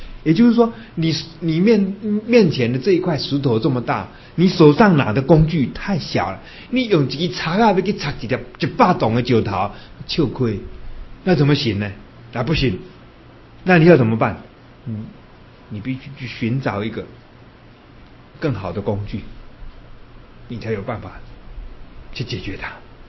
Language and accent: Chinese; Yilan County, Taiwan; 我在想以前呢，我是宜兰人，我常常都这么想